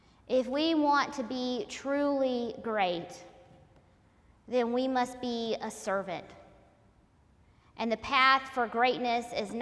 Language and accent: English; the South, United States; And depending upon where you grew up, I grew up in the South, you might have been warned not to cause a scandal.